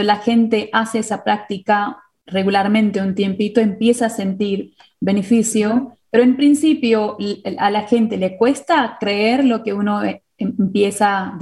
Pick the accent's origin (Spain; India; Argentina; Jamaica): India; Spanish is a second language; Porque viste que yo soy de la India